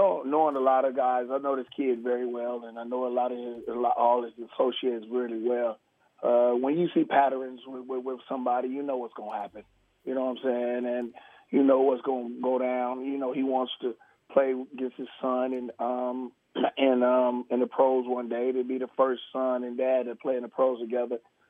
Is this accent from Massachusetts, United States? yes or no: no; Oakland, California, United States; You know, Monty, you know, Monty, growing up in Oakland, man, how I was, man.